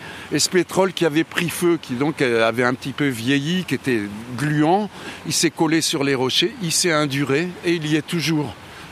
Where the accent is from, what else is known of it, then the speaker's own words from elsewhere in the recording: Brest, Brittany, France; je suis né à Brest et j'ai jamais eu envie de me barrer en fait.